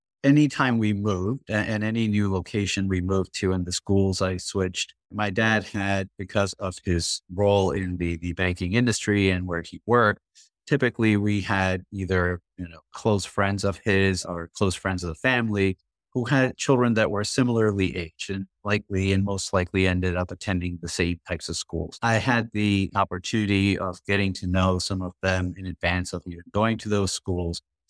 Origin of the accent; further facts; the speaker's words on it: India; it was great growing up in India, because even though I was an only child, we had quite a large extended family.